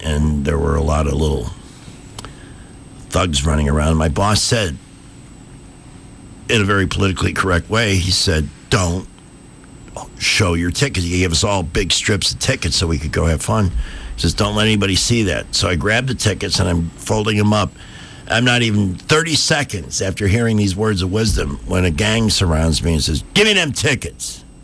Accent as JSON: {"language": "English", "town": "Chicago", "region": "Illinois", "country": "United States", "tie": "born or raised there", "said": "I grew up in Chicago. If you worked for the police or the fire department, you had to live within the city limits"}